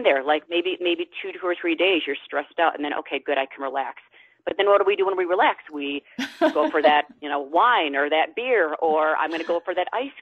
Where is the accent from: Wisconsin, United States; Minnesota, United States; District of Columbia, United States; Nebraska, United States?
Wisconsin, United States; I'm dairy-free, I'm gluten-free, I'm from Wisconsin, they can't believe I can survive.